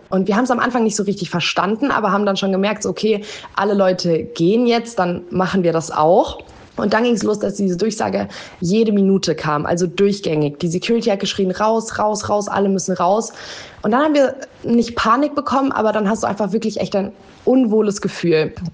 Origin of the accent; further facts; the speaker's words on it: Munich, Bavaria, Germany; Ich komme aus München